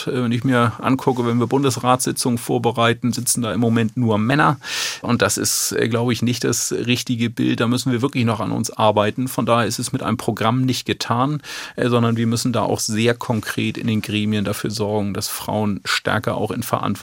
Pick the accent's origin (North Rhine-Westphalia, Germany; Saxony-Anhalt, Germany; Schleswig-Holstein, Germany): Schleswig-Holstein, Germany; Wat mut dat mut, sagt man bei uns in Schleswig-Holstein.